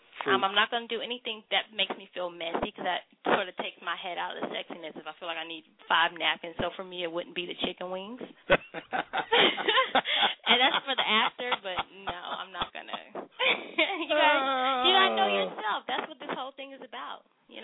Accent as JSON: {"language": "English", "town": "Atlanta", "region": "Georgia", "country": "United States", "said": "I'm from Atlanta. I'm Southern, so I always like something a little sweet."}